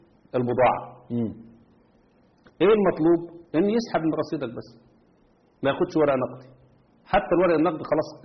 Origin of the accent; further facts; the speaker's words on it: Egypt; انا راجل مصري وعايش في مصر